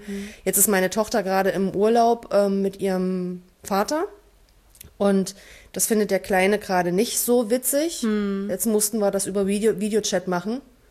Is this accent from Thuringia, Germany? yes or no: no; Bad Düben, Saxony, Germany; Meine Heimatstadt Bad Düben in Sachsen hat offiziell 8.450 Einwohner.